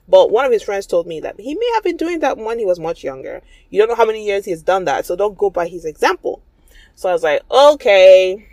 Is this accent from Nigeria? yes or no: yes; East, Nigeria; My husband's from the West and I'm from the East. So we speak different languages, we have different cultures and traditions, right?